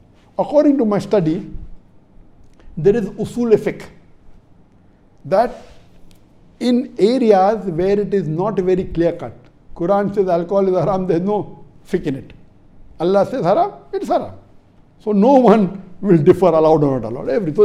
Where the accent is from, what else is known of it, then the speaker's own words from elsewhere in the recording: India; I'm an Indian. We were ruled by the Britishers, and quite a large portion of the world was ruled by the Britishers.